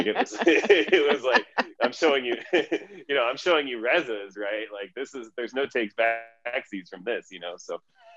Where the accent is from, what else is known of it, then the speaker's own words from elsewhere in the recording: Tehran, Tehran Province, Iran; born there; first language Persian; English is a second language; moved away; I was born in Tehran, right? I am Iranian, but I also don't speak. I mean, you know, I lost Farsi when I came here, even though it was my first language. And though I've taken sort of lessons or whatever, you know, I'm never going to speak Farsi like a native speaker